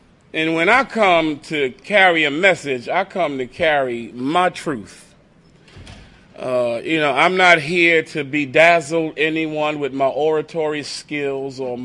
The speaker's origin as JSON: {"language": "English", "town": "Philadelphia", "region": "Pennsylvania", "country": "United States", "said": "Now, I'm a bum from North Philly who nobody wanted to listen to."}